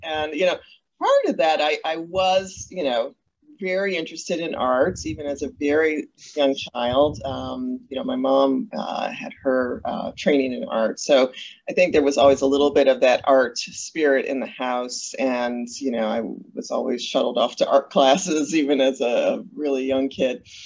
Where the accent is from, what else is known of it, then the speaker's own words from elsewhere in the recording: Chicago, Illinois, United States; And, I was born and raised in Chicago, and one of five.